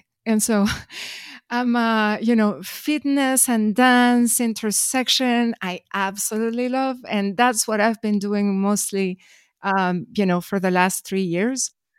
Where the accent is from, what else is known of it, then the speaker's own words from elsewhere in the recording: Madrid, Community of Madrid, Spain; I will come back to Madrid, my hometown.